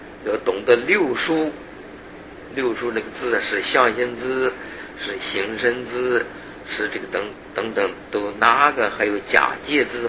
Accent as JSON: {"language": "Chinese", "country": "China", "said": "我们中国人读书要先认字，先识字。认字我们以为我们都认识中国字啊"}